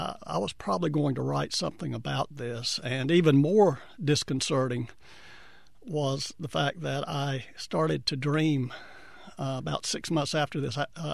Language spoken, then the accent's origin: English; Boiling Springs, North Carolina, United States; I grew up in Boiling Springs, and I can remember one day I was reading the Shelby Star, the county newspaper